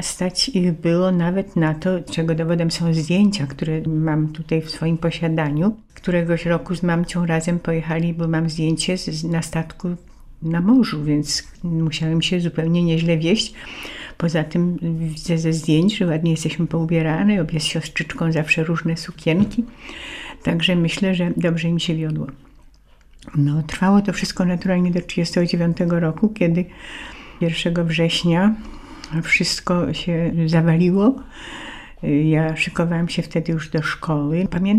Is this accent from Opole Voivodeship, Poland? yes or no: no; Poznań, Greater Poland Voivodeship, Poland; born there; No więc ja się urodziłam w Poznaniu, w rodzinie inteligenckiej.